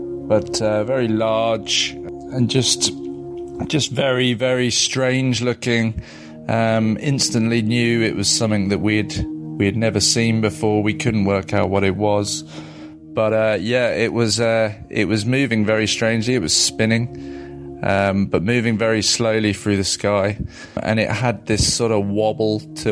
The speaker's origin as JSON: {"language": "English", "region": "South East England", "country": "United Kingdom", "tie": "born or raised there", "said": "the little village that I grew up in Surrey."}